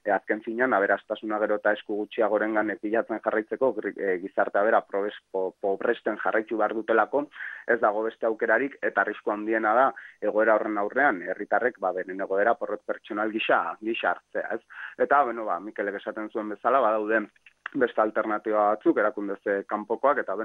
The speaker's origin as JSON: {"language": "Basque", "town": "San Sebastián", "region": "Basque Country", "country": "Spain", "said": "ni Donostiarra naiz"}